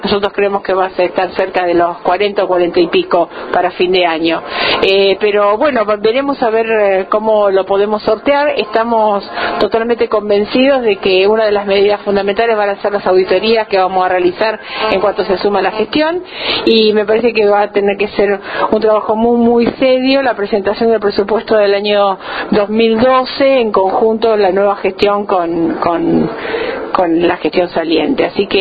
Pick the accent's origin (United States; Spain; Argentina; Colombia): Argentina; Quequén, Buenos Aires Province; Vos no te olvides que yo soy de Quequén